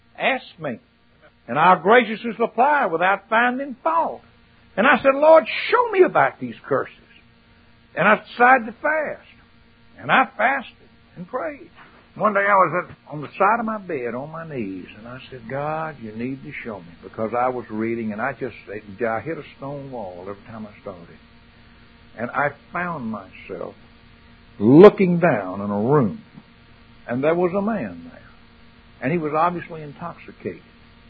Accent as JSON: {"language": "English", "region": "the South", "country": "United States", "tie": "born or raised there", "said": "I was raised in the South. We had a hoodoo who lived down the road from us."}